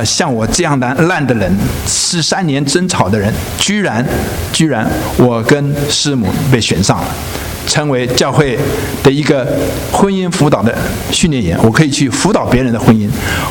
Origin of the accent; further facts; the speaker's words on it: Taiwan; 我是从台湾来的。那台湾很多的家庭呢，都是大男人主义，我们家也是。